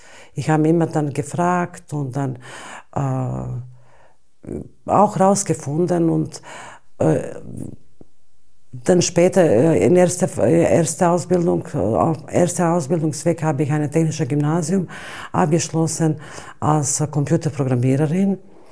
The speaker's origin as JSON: {"language": "German", "town": "Mostar", "region": "Federation of Bosnia and Herzegovina", "country": "Bosnia & Herzegovina", "tie": "born there", "second_language": "German", "said": "Und habe dann in Mostar, Stadt, wo ich geboren bin, heißt Mostar, mit sehr, sehr großer industrieller Touch und sehr viele Firmen"}